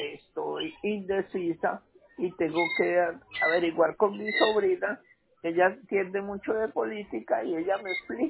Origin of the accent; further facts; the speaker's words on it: Colombia; No, yo soy colombiana.